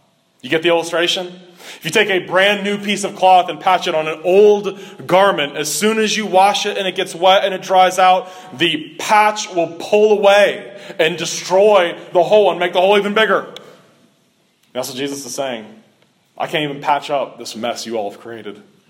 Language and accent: English; Cincinnati, Ohio, United States; Y'all ever heard this? I've heard this a lot growing up in Cincinnati.